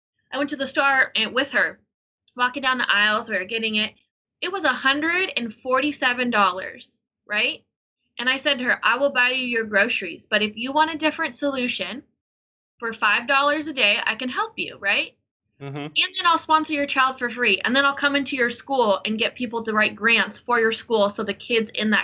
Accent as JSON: {"language": "English", "town": "Denver", "region": "Colorado", "country": "United States", "tie": "born there", "said": "No, I was born in Denver, Colorado."}